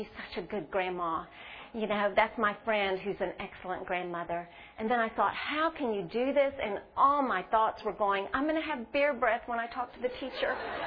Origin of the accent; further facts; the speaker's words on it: Corpus Christi, Texas, United States; moved away as an adult; my husband and I moved here, we were both born and raised in Corpus Christi